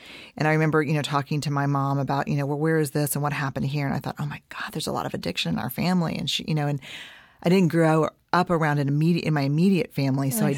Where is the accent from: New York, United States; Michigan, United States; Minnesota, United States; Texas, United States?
Texas, United States; Houston; also born or lived in San Antonio; I was born in San Antonio and raised in Houston primarily, but also spent a lot of years in San Antonio as well.